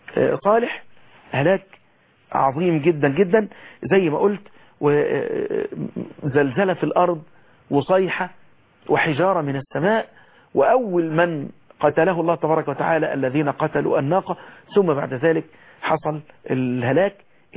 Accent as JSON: {"language": "Arabic", "country": "Egypt"}